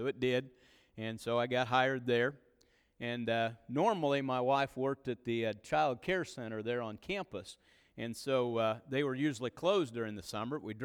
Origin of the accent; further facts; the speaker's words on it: Grant City, Missouri, United States; But again, I was raised in Grant City and accepted the Lord whenever I was a senior in high school